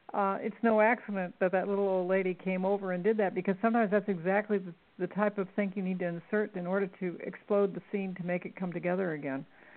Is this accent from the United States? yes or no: yes; Arizona, United States; I grew up in the Arizona deserts, and I used to watch the Indians weave their blankets.